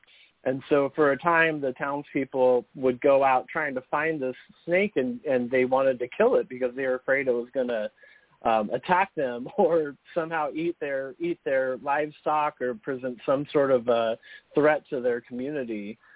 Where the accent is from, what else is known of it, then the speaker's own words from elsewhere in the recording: Kansas, United States; now in Los Angeles, United States; some of the listeners here know I live in L.A. and I've been here for over 20 years, but I grew up in Kansas.